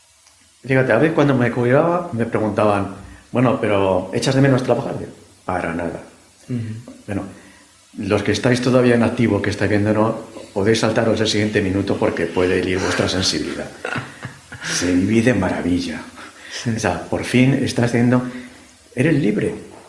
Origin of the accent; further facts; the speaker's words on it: Madrid, Community of Madrid, Spain; yo soy madrileño de pro